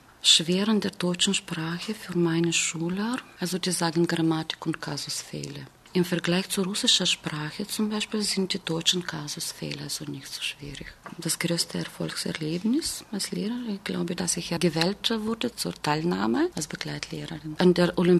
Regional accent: Varna, Varna Province, Bulgaria; Das ist ungefähr 130 Kilometer von Sonnenstrand von Varna. Ich bin geboren im Jahr 1962 und ich arbeite als Lehrerin am Fremdsprachengymnasium in meiner Heimatstadt.

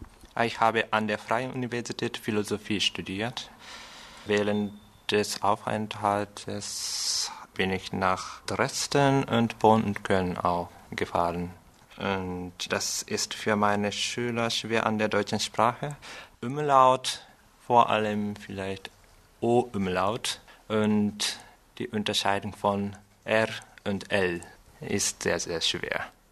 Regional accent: Tokyo, Japan; German is a second language; Ich komme aus Japan, aus Tokio. Ich bin geboren im Jahr 1985.

